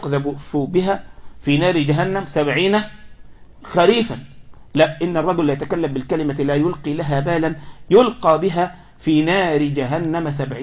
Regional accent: Egypt; عندنا في مصر يقول لك كده، صاحب بالين كذاب وصاحب ثلاثة منافق

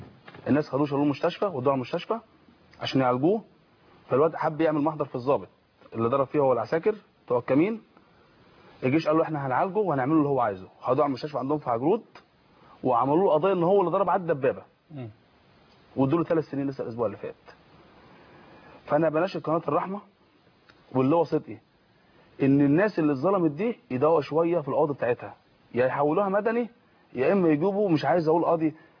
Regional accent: Suez, Suez Governorate, Egypt; في مدرسه عندنا في السويس اتسرقت يوم 25 يناير.

